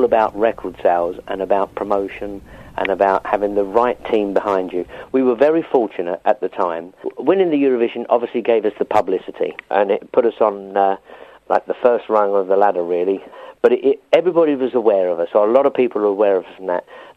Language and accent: English; Epsom, South East England, United Kingdom; I was born in Epsom, and I lived in the area for the first 40 years of my life